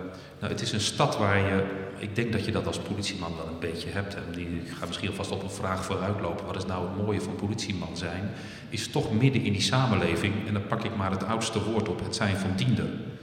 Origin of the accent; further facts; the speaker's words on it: Rotterdam, South Holland, Netherlands; Ik was hiervoor korpschef in Overijssel. Ik ben net niet geboren, maar een getogen Rotterdammer.